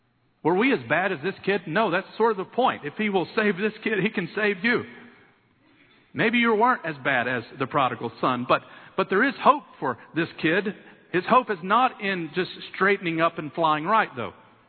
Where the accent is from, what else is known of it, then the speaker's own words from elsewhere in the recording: Kentucky, United States; also born or lived in Detroit, Michigan; I was born in Detroit, Michigan, grew up in Kentucky, went to college on a baseball scholarship